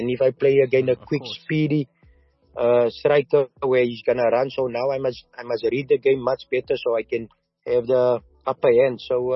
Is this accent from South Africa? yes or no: yes; South Africa; But for me as a South African, you know, if I look at Benny McCarthy, where he come from and what he went through